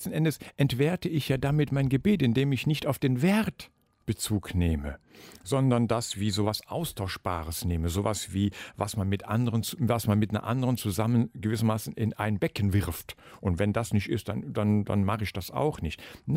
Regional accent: Eifel, Germany; Ich komme aus der Eifel, da ist das Dialekt gesprochen.

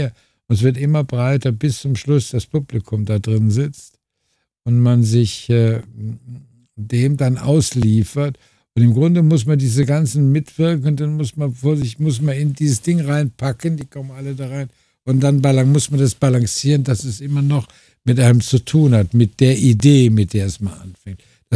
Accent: Cologne, North Rhine-Westphalia, Germany; moved away as an adult; also born or lived in Giessen / Munich; da bin ich in Gießen geboren, war aber ganz schnell wieder in Köln, bin hier aufgewachsen. Hab studiert in Köln an der Kölner Uni Theaterwissenschaft und Soziologie und Germanistik.

